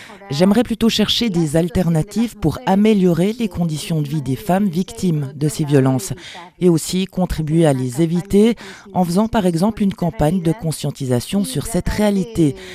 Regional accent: Paraguay; now in Switzerland; la Bolivie m'attire parce qu'elle est voisine de mon pays d'origine, le Paraguay.

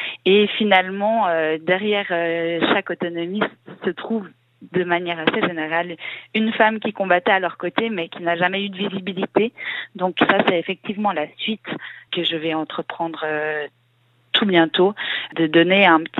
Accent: La Chaux-des-Brûleux, France; vu que je suis originaire de la Chaux-des-Brûleux, donc depuis mon enfance

